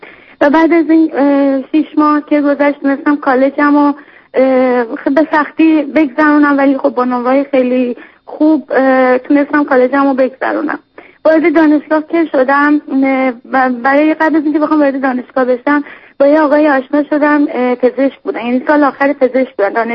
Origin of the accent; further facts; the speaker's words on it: Tehran, Tehran Province, Iran; من از آذری هستم، یعنی تهران بزرگ شدم و زندگی میکردم